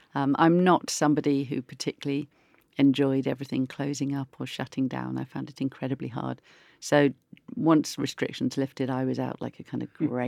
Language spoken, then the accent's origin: English; Oakham, East Midlands, United Kingdom; also born or lived in Melton Mowbray; It was Oakham. I was born in Melton Mowbray.